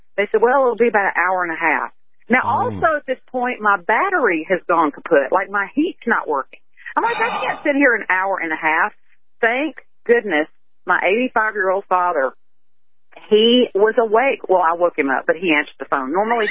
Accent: Mississippi, United States; And I am from Mississippi. And so we kind of claim all the Mannings as our own.

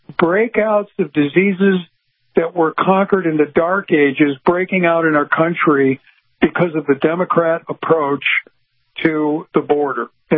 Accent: Chicago, Illinois, United States; It's my hometown of Chicago.

